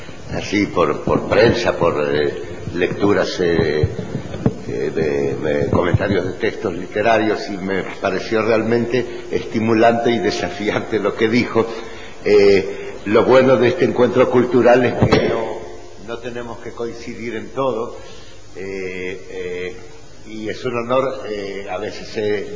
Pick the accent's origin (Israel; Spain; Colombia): Israel; provengo de Israel y hago un poquito de como de judío oficial en encuentros religiosos